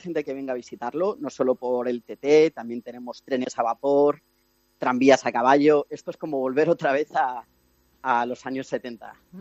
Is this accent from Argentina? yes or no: no; Badajoz, Extremadura, Spain; O sea, yo te digo, yo soy de Badajoz, yo soy de campo